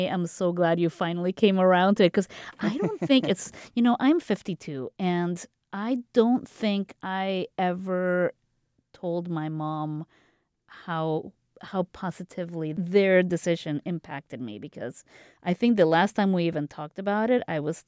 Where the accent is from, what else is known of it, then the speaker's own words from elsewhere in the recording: Costa Rica; English is a second language; moved away; Because my kids knew that I grew up in Costa Rica. They knew the basics. They didn't know why we left and why we're here